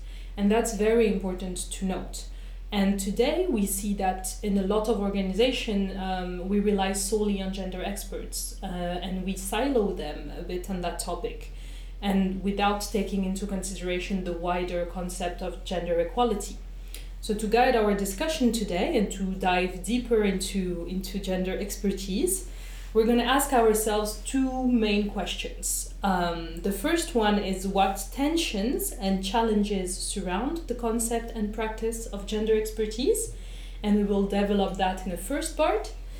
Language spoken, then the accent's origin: English; France; English is a second language; I was born and raised in France, but my parents are both Algerian immigrants.